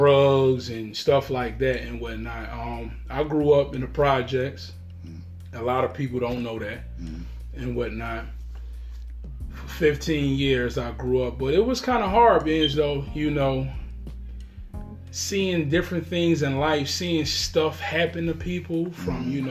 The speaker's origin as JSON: {"language": "English", "town": "Philadelphia", "region": "Pennsylvania", "country": "United States", "said": "I'm from Philadelphia, Pennsylvania."}